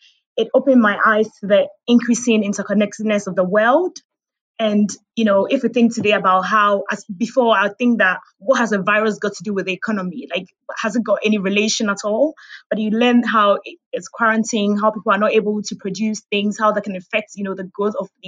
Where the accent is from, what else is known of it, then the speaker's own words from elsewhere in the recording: Ghana; I grew up in Ghana. I was raised pretty much from my dad. So I did all my schooling in Ghana.